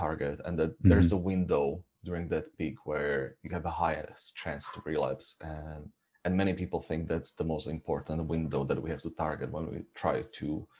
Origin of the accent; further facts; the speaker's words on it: Slovakia; No, I'm from Slovakia.